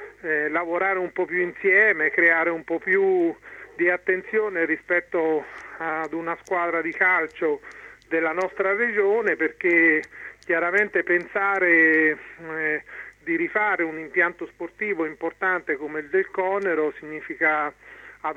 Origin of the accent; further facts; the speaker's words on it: Marche, Italy; Io da tifoso, da marchigiano e anche da addetto ai lavori mi auguro che nella nostra regione ci sia una squadra che possa stare stabilmente in Serie A e in Serie B